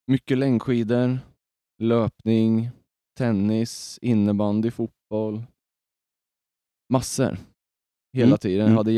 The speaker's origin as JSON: {"language": "Swedish", "town": "Ödeshög", "region": "Östergötland", "country": "Sweden", "tie": "born or raised there", "also_born_or_lived": "Motala", "said": "Jag är född på Motala BB och uppväxt i lilla samhället Ödeshög i Östergötland."}